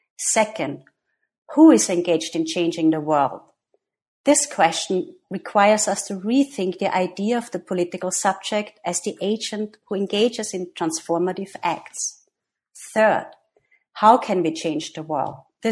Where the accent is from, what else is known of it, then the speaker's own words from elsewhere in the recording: Austria; I'm myself from Austria, where I got my master's and PhD in psychology at the University of Vienna.